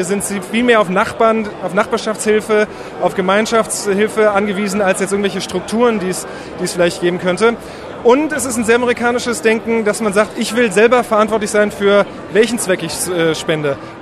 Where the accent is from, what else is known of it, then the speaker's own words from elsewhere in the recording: Germany; Es gibt nicht so große und so starke soziale Netze wie bei uns in Deutschland.